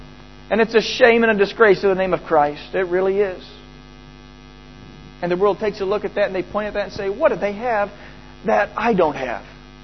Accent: New Zealand; also born or lived in United States; I spent a lot of my time growing up in New Zealand. Since 1975, I've been in New Zealand, okay? So I consider myself every bit as much Kiwi as I do American, more so. This is my home.

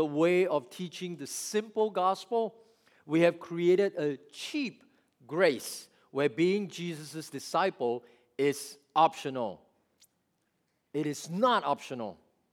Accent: Singapore; I was away from Singapore for almost 20 years, and when I went back to settle my wife and my daughter back in Singapore so my daughter can go to school, I went back to our home church.

